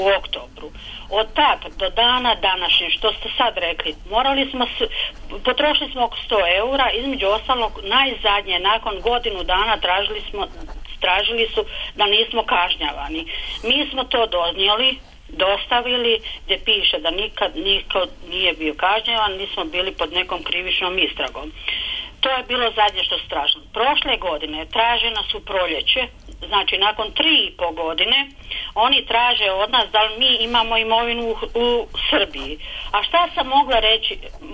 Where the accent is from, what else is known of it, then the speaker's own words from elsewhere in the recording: Sisak-Moslavina County, Croatia; now in Serbia; Ja sam sa Banije, kuća mi je bila useljena